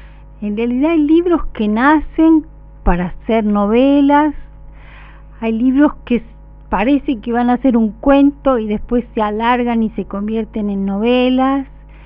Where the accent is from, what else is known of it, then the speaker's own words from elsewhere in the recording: Rosario, Santa Fe, Argentina; mis padres y yo somos todos rosarinos.